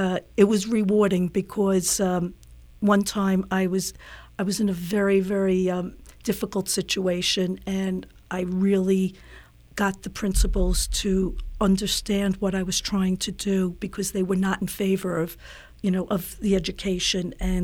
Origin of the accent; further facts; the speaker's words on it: New York, United States; now in Tucson, United States; I am from New York, and that's where I was working before I moved to Tucson.